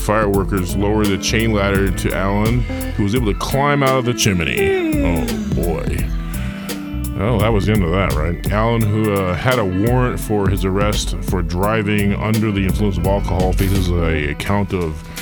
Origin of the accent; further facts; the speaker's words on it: West Coast, United States; And I'm from the West Coast.